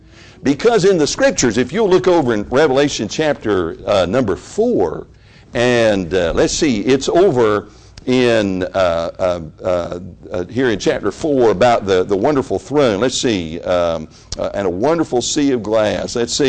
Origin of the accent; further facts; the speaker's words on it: United States; I'm an American. I believe this is a democratic republic that we live in.